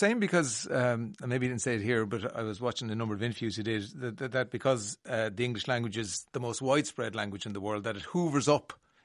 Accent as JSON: {"language": "English", "region": "Midlands", "country": "Ireland", "accent": "flat", "said": "in here in Ireland, I'm from the Midlands, which is flat, and all the accents are flat."}